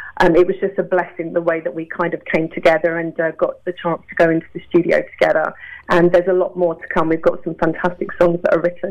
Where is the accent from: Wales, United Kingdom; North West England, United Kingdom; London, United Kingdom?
London, United Kingdom; Eltham; accent: borderline Cockney; I'm from southeast London. I'm from Eltham, just outside near Greenwich.